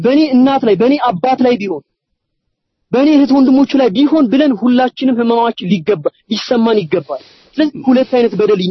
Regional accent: Dessie, Amhara, Ethiopia; ደሴ ተወልጄ ነው ያደግኩት። ግጥም ያልኩኝ ወሎዬ ነኝ፣ ሰፋ ያልኩኝ አማራ ነኝ፣ ግዙፍ የሆነ ኢትዮጵያዊ ነኝ።

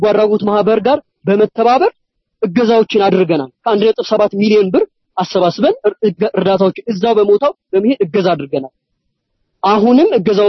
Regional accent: Dessie, Amhara, Ethiopia; ደሴ ተወልጄ ነው ያደግኩት። ግጥም ያልኩኝ ወሎዬ ነኝ፣ ሰፋ ያልኩኝ አማራ ነኝ፣ ግዙፍ የሆነ ኢትዮጵያዊ ነኝ።

